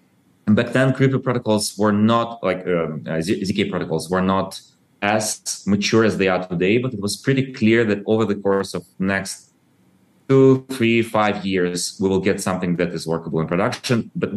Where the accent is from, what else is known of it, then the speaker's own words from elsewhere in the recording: Ukraine; English is a second language; I was born in Soviet Ukraine and I grew up kind of like after the collapse of Soviet Union.